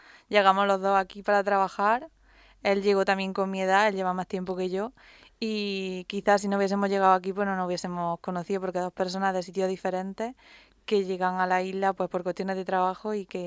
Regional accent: Córdoba, Andalusia, Spain; a mí me hace mucha ilusión que sea en Córdoba, en mi pueblo, y eso sí lo teníamos hablado, que sería allí.

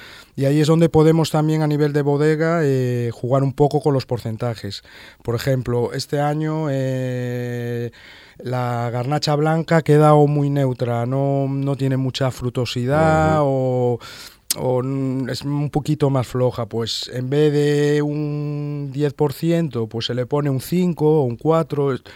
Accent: Galicia, Spain; Yo que soy gallego, por ejemplo, en Galicia

